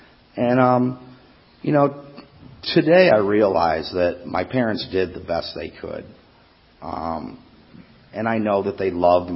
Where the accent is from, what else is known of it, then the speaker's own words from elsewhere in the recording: Michigan, United States; I'm not from Philly. I'm from Detroit. Actually, I'm from a small farm town outside of Detroit. And pretty much the town was you either farmed or you played sports.